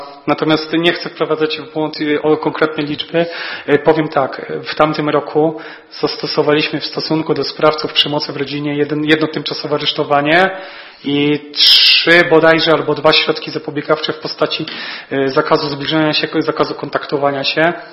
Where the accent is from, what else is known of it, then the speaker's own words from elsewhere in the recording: Kołobrzeg, West Pomeranian Voivodeship, Poland; bo ja nie jestem stąd. Ja jestem z Kołobrzegu i przyjechałem tutaj w marcu 2021 roku do pracy